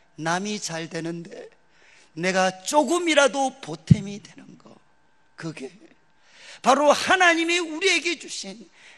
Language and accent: Korean; Daegu, South Korea; also born or lived in Seoul; 제가 이제 서울에 가서 있다가 대구 고향에 내려오면